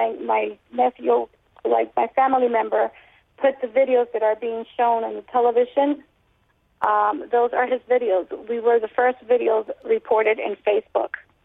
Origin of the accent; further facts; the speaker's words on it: Florida, United States; We're not from Orlando. We're from a close-by city